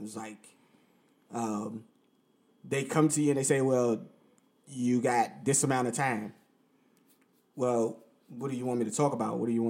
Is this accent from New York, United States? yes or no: yes; Rochester, New York, United States; I'm from Rochester, New York. I don't know anything about being country. Like, Rochester is a big city here in New York.